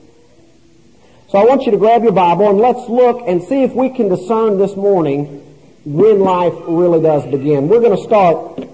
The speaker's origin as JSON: {"language": "English", "region": "Tennessee", "country": "United States", "said": "My home state of Tennessee, we stopped a multi-billion-dollar dam project for an inch-long snail darter fish."}